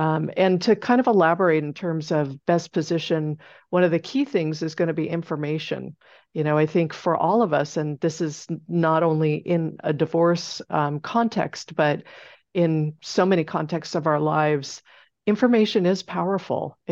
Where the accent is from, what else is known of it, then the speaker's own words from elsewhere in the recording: Seattle, Washington, United States; So first of all, I'm a native of the Northwest. So I grew up in and around the Seattle area and continue to enjoy all that it offers. I live in the Capitol Hill neighborhood with my husband.